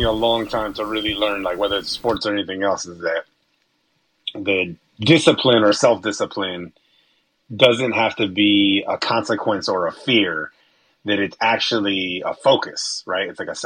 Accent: Texas, United States; as kids growing up in Texas

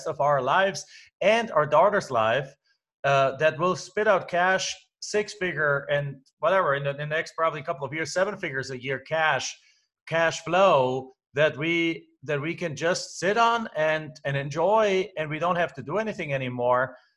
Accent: Germany; moved away as an adult; now in United States; And I came from Germany, I came here to the US, and I had my work visa tied to them.

